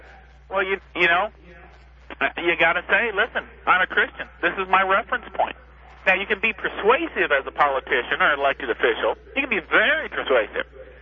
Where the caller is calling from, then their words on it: St. Louis, Missouri, United States; I'm listening from St. Louis, and your program is to be complimented.